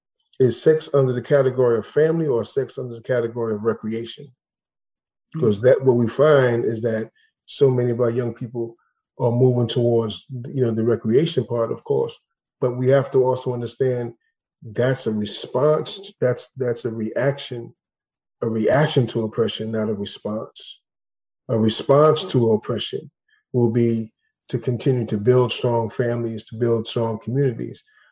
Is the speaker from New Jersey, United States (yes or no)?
yes; Englewood, New Jersey, United States; also born or lived in Harlem; I was raised in Harlem, Englewood, New Jersey as well.